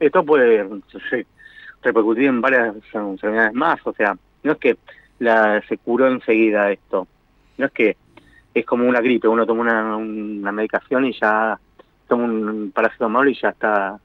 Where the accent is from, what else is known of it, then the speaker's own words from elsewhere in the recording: Argentina; como argentinos